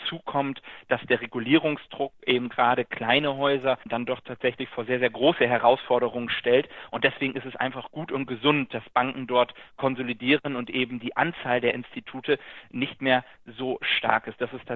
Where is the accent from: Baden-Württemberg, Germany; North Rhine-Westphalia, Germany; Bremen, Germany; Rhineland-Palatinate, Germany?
Bremen, Germany; born there; ich komme gebürtig aus Bremen